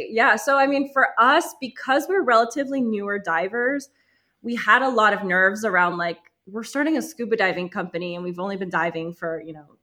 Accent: Costa Rica; also born or lived in Florida, United States; So I'm actually originally from Costa Rica. I was born and raised here. And my dad's from Florida, so I spent some time in Florida as well. And then I moved back.

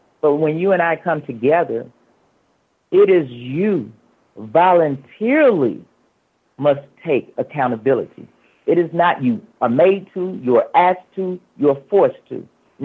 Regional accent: Atlanta, Georgia, United States; In the traditional justice system, which I grew up in, and I grew up in Atlanta.

